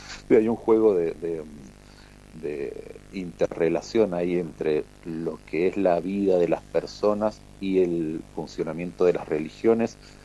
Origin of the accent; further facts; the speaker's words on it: Mendoza, Argentina; Somos todos acá de Mendoza, naturalizados de Mendoza, ¿no?